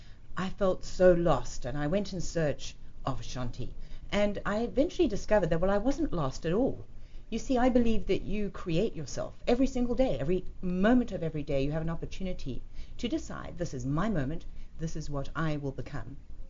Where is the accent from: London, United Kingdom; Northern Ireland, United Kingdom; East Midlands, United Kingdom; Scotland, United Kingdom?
London, United Kingdom; Kingston; born there; also born or lived in South Africa; I was born initially in Kingston, Surrey, yes, but I spent the greater part of my life in South Africa.